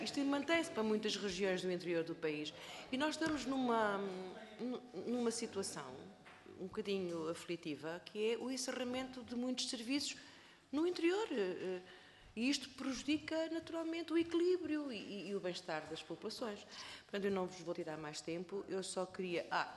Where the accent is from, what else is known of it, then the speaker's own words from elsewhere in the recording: Almada, Setúbal, Portugal; eu sou de Almada, portanto, já foi uma grande aldeia, não é? Agora já está muito desenvolvida.